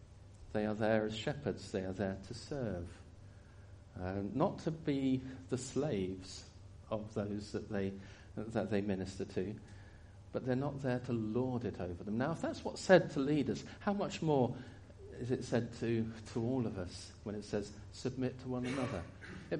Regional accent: United Kingdom; Maybe some of us, because we're British, might feel a little bit uncomfortable

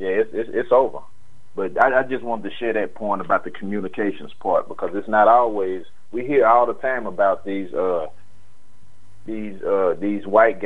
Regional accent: Chattanooga, Tennessee, United States; because he was from Houston, I was from Chattanooga where I'm at, so we done had these relations before.

